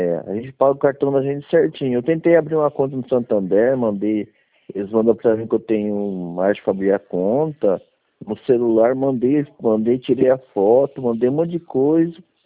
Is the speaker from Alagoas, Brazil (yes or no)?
no; Itaquaquecetuba, São Paulo, Brazil; Eu sou de Itaquá, assim, entendeu?